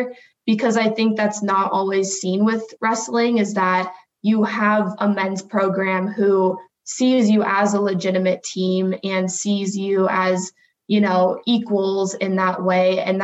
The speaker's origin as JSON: {"language": "English", "region": "Texas", "country": "United States", "tie": "born or raised there", "said": "that's something that growing up in Texas, that's really preached, is, you know, being mentally tough"}